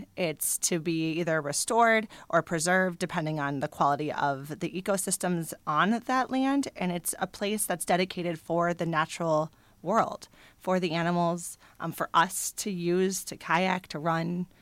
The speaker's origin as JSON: {"language": "English", "town": "Lindenhurst", "region": "Illinois", "country": "United States", "said": "It wasn't a far drive for me today. I'm actually from Lindenhurst."}